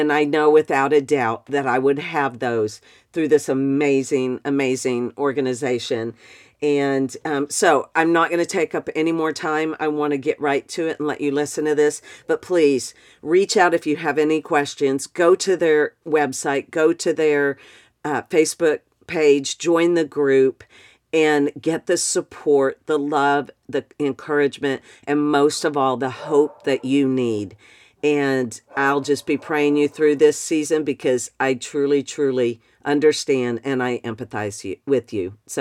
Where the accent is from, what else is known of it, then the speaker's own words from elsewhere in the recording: Austin, Texas, United States; Kim was an anchor and a reporter, and Mike was a sportscaster here in my hometown of Austin.